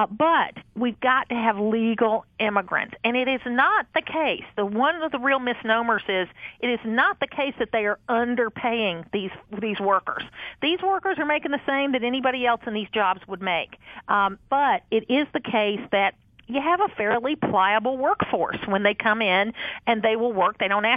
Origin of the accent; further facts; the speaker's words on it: Gainesville, Georgia, United States; I'm from Gainesville